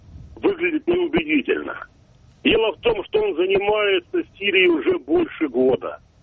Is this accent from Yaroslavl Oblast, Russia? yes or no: yes; Yaroslavl, Yaroslavl Oblast, Russia; я из Ярославля.